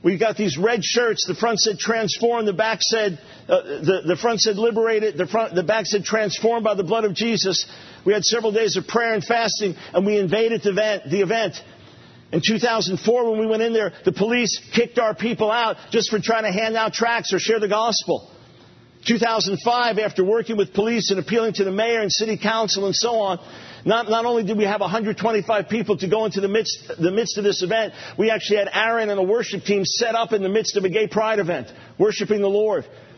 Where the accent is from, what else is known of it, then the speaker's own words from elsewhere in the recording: New York, United States; now in Concord, United States; And even though I'm a New Yorker, as most all of you know, and I would have rather been someone else than in Charlotte initially. Now I'm thrilled that we're in the greater Charlotte area here in Concord